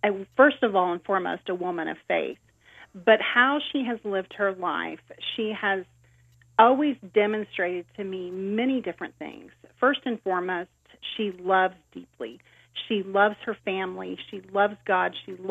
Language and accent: English; Joplin, Missouri, United States; I grew up in a town called Joplin, Missouri.